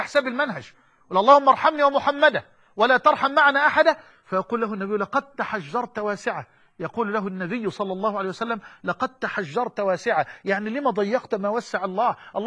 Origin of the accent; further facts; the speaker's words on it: Egypt; دلو يعني إناء كده بيسموه عندنا في مصر الجردل